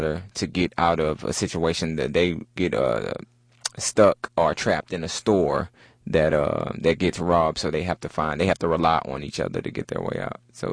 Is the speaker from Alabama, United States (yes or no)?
no; Houston, Texas, United States; I am originally from here, Houston, Texas, Fifth Ward, Texas, specifically, and Trinity Gordon Chevy, that area.